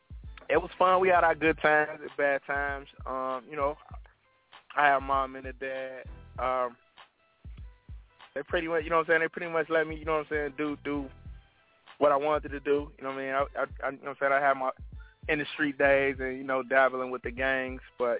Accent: Chicago, Illinois, United States; Yep. I was born on the south side, Inglewood, my whole life.

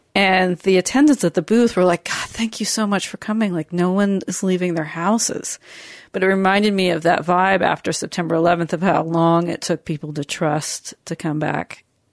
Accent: New York, United States; And I definitely experienced it as a New Yorker, but I was back in Seattle.

